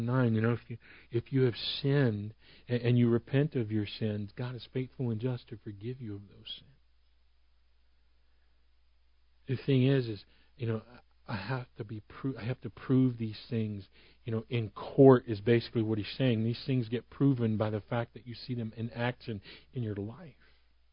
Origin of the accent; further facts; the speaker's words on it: United States; born there; yeah, I was born in America, therefore I'm a Christian, put Christian on my thing, right?